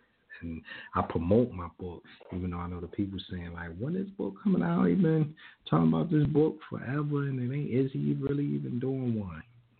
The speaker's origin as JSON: {"language": "English", "town": "Philadelphia", "region": "Pennsylvania", "country": "United States", "lives_now": "Norristown, United States", "said": "I'm from North Philadelphia, but I reside in Norristown, PA now."}